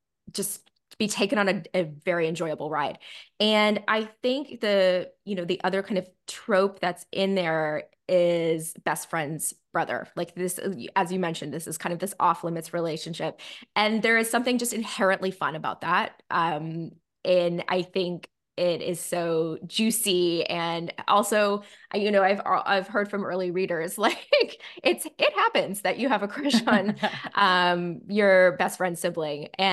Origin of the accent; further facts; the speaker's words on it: Toronto, Ontario, Canada; so we were from Toronto, and in Canada, nobody likes Toronto except Torontonians.